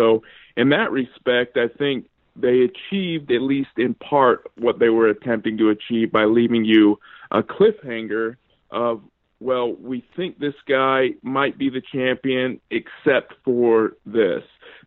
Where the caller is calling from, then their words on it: Utah, United States; from Utah.